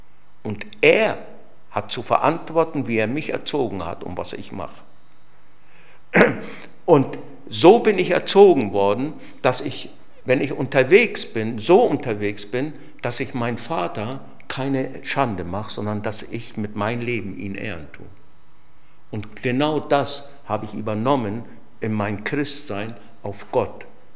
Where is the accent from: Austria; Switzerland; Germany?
Germany; Nuremberg, Bavaria; Und ich bin ja aus Mittelfranken, aus Nürnberg, Fürth, komme ich ja gebürtig her. Und da bin ich ja auch aufgewachsen.